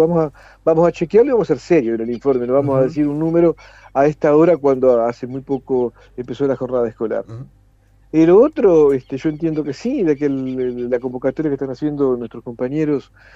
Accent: Colón, Entre Ríos, Argentina; Yo soy de Colón, por eso hablo de lo que conozco más cercano.

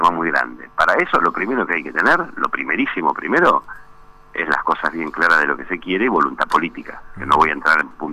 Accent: Argentina; Somos los argentinos que estamos preocupados

